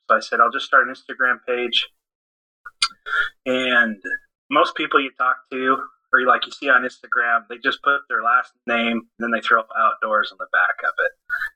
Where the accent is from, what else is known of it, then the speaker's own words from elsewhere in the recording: Gold Beach, Oregon, United States; now in Salem, United States; I grew up in Gold Beach, Oregon, so down in the southwest corner.